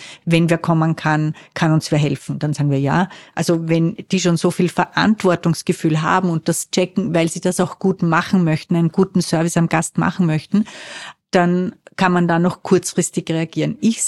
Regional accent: Austria; Das heißt, die sammeln wirklich Berufserfahrung, ab dem sie 15 sind und haben ja bei uns in Österreich sehr oft diese duale Ausbildung

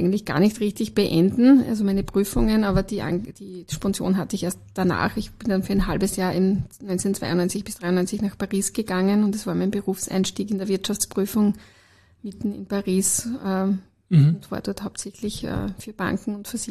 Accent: Styria, Austria; Ich habe in Graz studiert, ich bin gebürtige Steirerin, komme aus der Weststeiermark eigentlich ursprünglich.

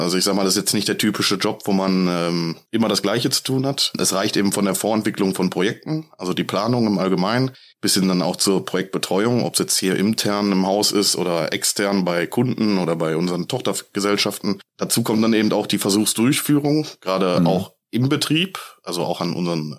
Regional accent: Bochum, North Rhine-Westphalia, Germany; also born or lived in Unna; Nee, geboren bin ich in Unna, aber ich bin seit meiner jungen Kindheit, also seit ich 1-2 Jahre alt bin, bin ich in Bochum.

